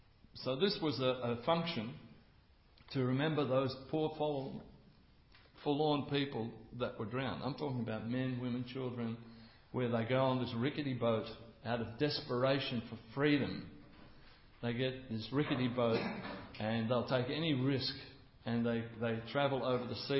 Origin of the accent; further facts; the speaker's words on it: Australia; When people arrive on our shores in Australia illegally and claim that you have to accept me as an Australian citizen, we become really disturbed by that.